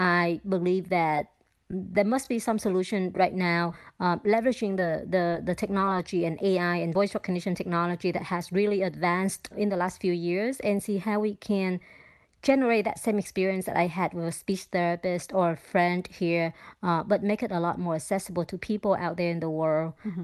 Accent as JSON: {"language": "English", "country": "Vietnam", "tie": "born or raised there", "second_language": "English", "moved": "as an adult", "lives_now": "United States", "said": "I was born and raised in Vietnam, and I had been learning English growing up. But it was when I moved to the U.S. for my MBA at Stanford"}